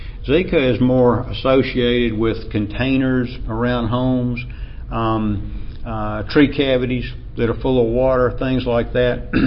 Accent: Appalachia, United States; accent: Appalachian; With my Appalachian accent, I'm not going to try to pronounce

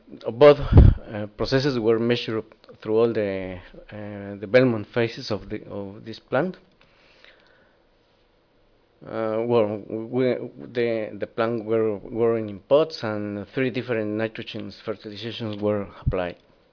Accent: Mexico; English is a second language; I'm from Mexico.

